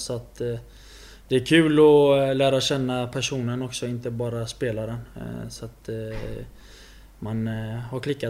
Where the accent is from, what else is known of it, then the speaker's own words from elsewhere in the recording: Sweden; Man är född och uppvuxen i Sverige och det är någonstans det alla drömmer om.